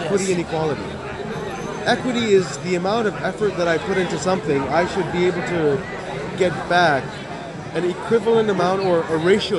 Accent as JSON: {"language": "English", "country": "Ghana", "tie": "born there", "said": "I was born in Ghana, right? I've lived in 34 different countries."}